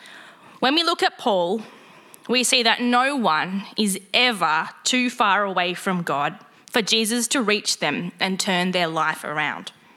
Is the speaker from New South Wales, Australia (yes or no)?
no; Warrandyte, Victoria, Australia; I grew up in Warrandyte, where there are lots of trees, and we had frequent power outages.